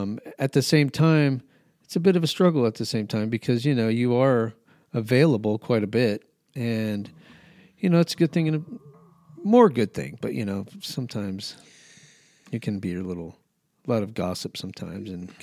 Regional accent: New Mexico, United States; I grew up in New Mexico.

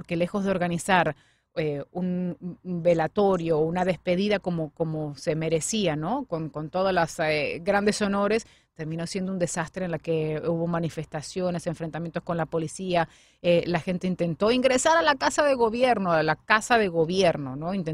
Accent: Argentina; te lo digo ya como argentina, ¿no?

